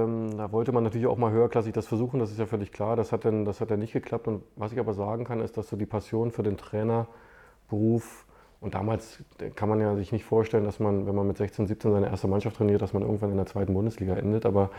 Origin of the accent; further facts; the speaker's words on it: Berlin, Germany; wir sind in Berlin-Treptow-Köpenick aufgewachsen. Da war ich dann die komplette Kindheit, bin da zur Schule gegangen, habe dann da auch mein Abitur gemacht. Also nee, das war dann die ganze Zeit trotzdem noch im Ostteil sozusagen.